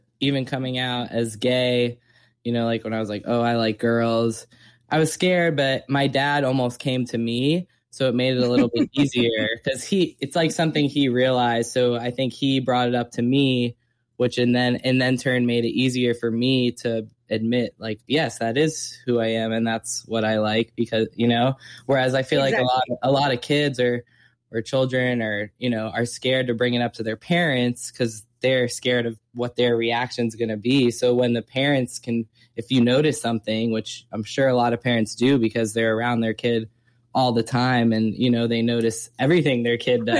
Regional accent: Florida, United States; I grew up in South Florida.

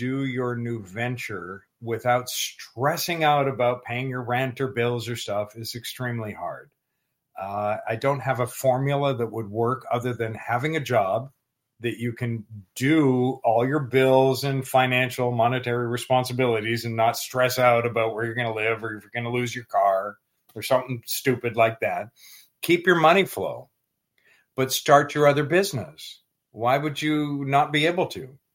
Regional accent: Newmarket, Ontario, Canada; It was a house I grew up in Newmarket, Ontario, close to Toronto in Canada.

